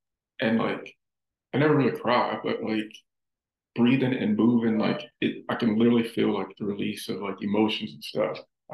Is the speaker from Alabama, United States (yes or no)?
no; Louisiana, United States; and it may have been like where I was raised, or I grew up in the South, Louisiana. You know, it's very traditional, I guess to say.